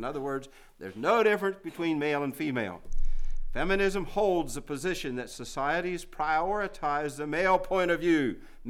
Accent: Bible Belt, United States; And I know I grew up in the Bible Belt, but we knew one couple that was divorced and remarried.

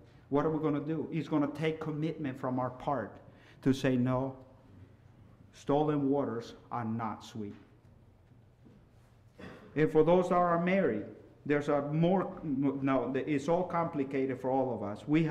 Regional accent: El Salvador; English is a second language; Growing up, I had the opportunity, of course, growing up in El Salvador.

